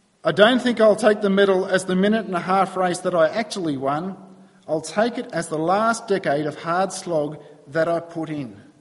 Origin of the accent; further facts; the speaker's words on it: New South Wales, Australia; although I grew up in New South Wales, I did always go for Queensland in the state of origin.